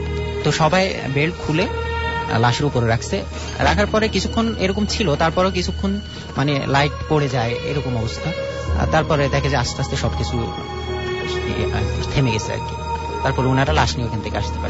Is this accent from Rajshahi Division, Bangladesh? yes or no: no; Nakhalpara, Dhaka Division, Bangladesh; নাখালপাড়া থেকে আসছি।